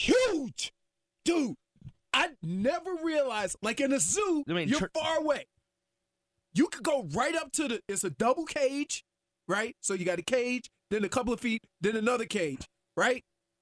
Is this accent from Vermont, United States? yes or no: no; Louisiana, United States; Okay, listen. I'm from Louisiana, right?